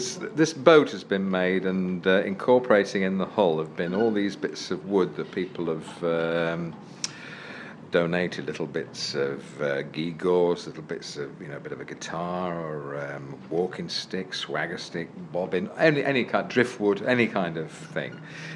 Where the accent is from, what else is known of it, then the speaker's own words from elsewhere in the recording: East Midlands, United Kingdom; now in Yorkshire, United Kingdom; I live in Yorkshire now. I mean, okay. I was brought up in Leicestershire as a kid.